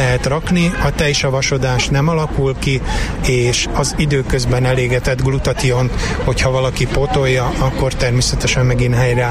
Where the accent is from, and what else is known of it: Szeged, Csongrád-Csanád, Hungary